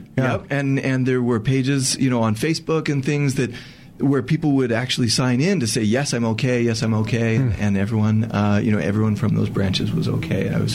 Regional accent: Seattle, Washington, United States; I grew up in the Seattle area.

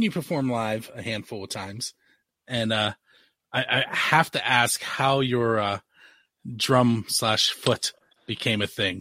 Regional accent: Pittsburgh, Pennsylvania, United States; accent: Pittsburgh; Because I'm terrible at saying that, my Pittsburgh accent.

